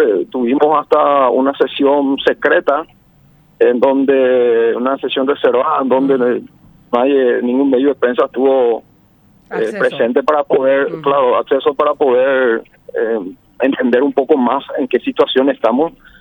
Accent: Paraguay; nos movemos mal como paraguayos

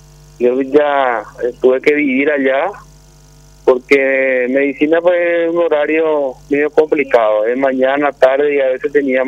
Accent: Paraguarí, Paraguay; De la ciudad de Paraguarí.

